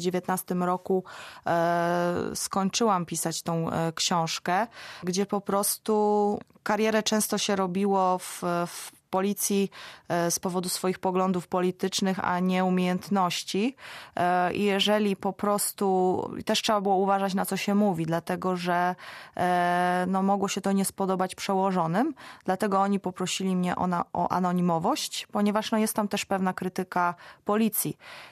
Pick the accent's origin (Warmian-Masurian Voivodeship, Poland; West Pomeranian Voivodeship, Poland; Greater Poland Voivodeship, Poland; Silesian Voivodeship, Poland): West Pomeranian Voivodeship, Poland; Szczecin; urodziłam się w Szczecinie i wychowałam się w Grodzie Gryfa.